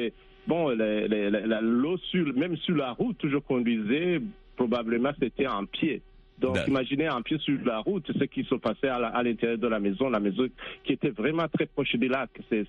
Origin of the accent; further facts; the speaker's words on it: Burundi; je viens du Burundi, je suis originairement du Burundi, où j'ai vécu un temps de guerre.